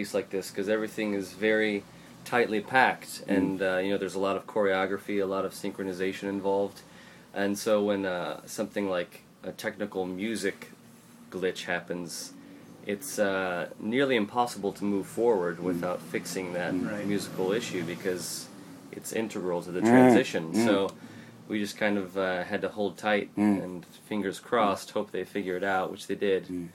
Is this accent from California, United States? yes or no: yes; Los Angeles, California, United States; We are from Los Angeles, California.